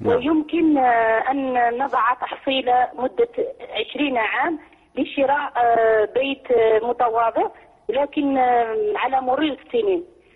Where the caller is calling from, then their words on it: Belgium; أنا أتصل بك من بلجيكا